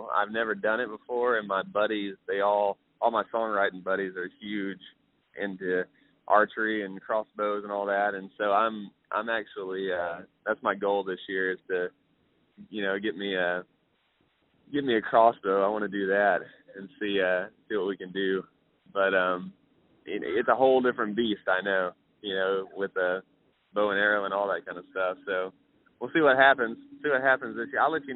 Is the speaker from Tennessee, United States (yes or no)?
yes; Ardmore, Tennessee, United States; You know, for me, I grew up in Ardmore, Tennessee, which, if you know anything about, which is right on the Alabama-Tennessee line.